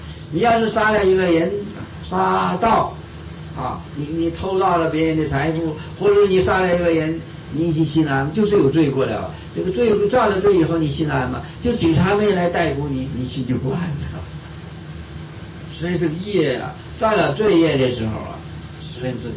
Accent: Northeast China, China; now in United States; 我小时候我是东北人嘛，我不知道有地震这件事，现在到了美国去住啊，就是有点敏感啊。

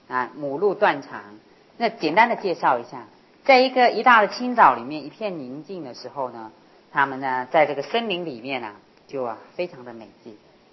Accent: China; 尤其现在我们中国人呢、中国好吃，吃的民族

